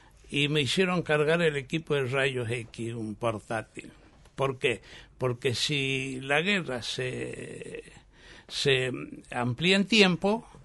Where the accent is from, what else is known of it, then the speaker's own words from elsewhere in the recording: Mendoza, Argentina; Yo soy mendocino.